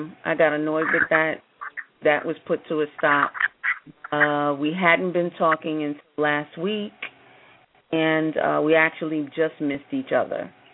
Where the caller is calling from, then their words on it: New York City, New York, United States; I'm calling from New York, New York City.